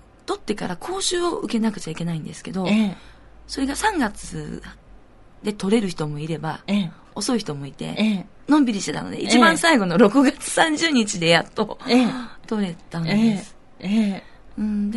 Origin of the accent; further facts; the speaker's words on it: Hyogo, Japan; moved away as an adult; 兵庫県からこっちに来たので会社は辞めちゃったんですけども